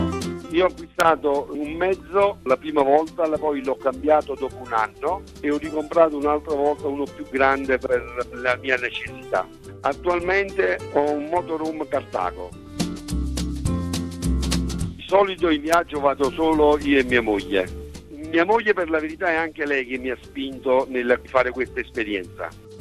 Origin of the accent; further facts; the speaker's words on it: Campania, Italy; La mia terra, la Campania, è bellissima tutta, sia l'entroterra che costiero.